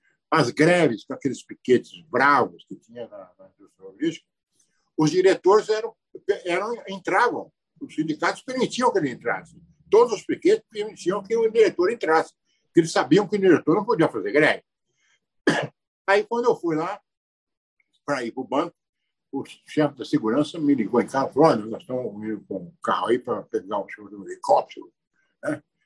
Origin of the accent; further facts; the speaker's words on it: Minas Gerais, Brazil; Eu sou mineiro, né?